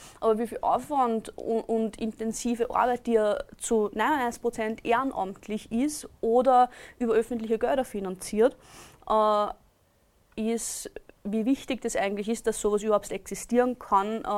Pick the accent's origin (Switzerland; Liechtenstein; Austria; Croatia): Austria; Wir sind Österreicher und Wien passiert.